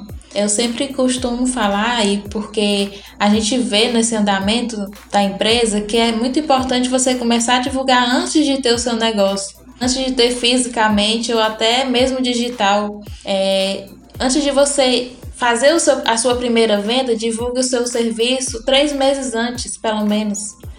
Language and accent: Portuguese; Fortaleza, Ceará, Brazil; Em Fortaleza.